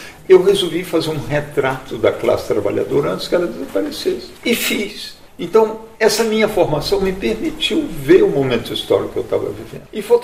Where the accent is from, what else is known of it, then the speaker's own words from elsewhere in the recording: Minas Gerais, Brazil; born there; Isso vem de onde eu nasci, vem da chegada da época de chuva, naquelas montanhas de Minas Gerais